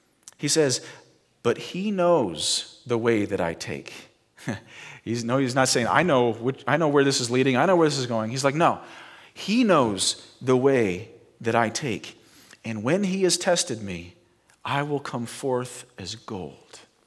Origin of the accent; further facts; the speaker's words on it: Nebraska, United States; I said, dude, I can't help you. I'm from Nebraska. You know, you can't get lost in Nebraska.